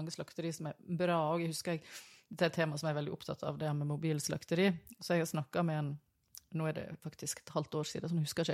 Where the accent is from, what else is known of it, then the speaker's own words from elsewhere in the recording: Vestland, Norway; der jeg kommer ifra selge I Sogn og Fjordane på Stadthalløya.